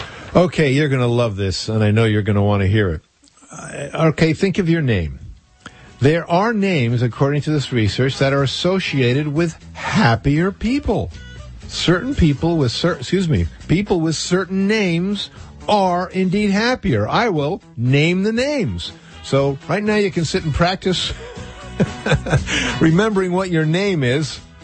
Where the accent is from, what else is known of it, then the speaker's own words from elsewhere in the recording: New York, United States; You don't have a car in New York. I'm a New Yorker. You don't own a car.